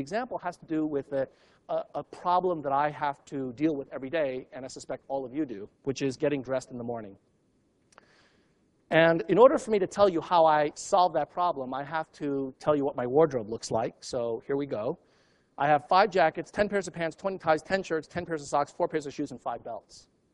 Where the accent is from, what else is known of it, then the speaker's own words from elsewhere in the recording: New York City, New York, United States; When I was 6 years old, growing up in New York City, superhero of the day was Superman.